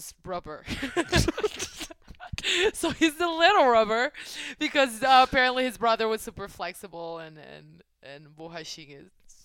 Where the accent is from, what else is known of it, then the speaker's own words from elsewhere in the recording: Brasilia, Federal District, Brazil; Like, we're from Brasilia, both of us.